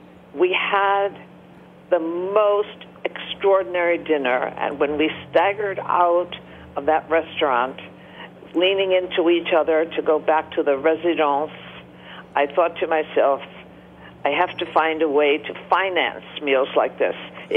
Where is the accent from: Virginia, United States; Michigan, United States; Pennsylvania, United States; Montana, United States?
Michigan, United States; Detroit; I grew up in Detroit. My family lived outside of Detroit.